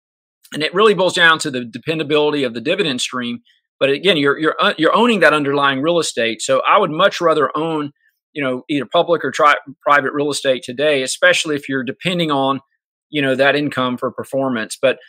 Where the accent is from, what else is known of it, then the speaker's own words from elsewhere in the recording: South Carolina, United States; They have a very large manufacturing facility here in my home state of South Carolina.